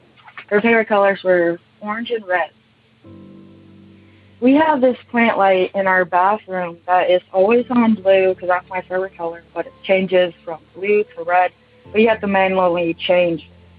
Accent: Kansas, United States; I'm from Kansas.

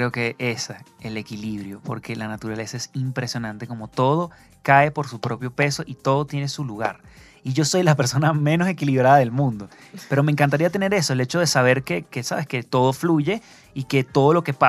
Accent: Venezuela; Yo soy de Venezuela

